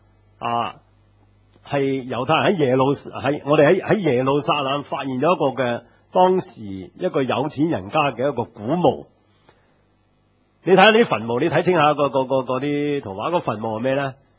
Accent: China; 即係我哋中国人叫做执骨啦

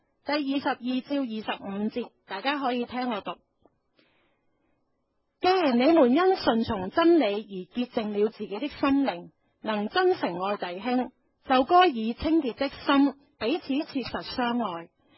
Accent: China; 我们中国人很要面子的

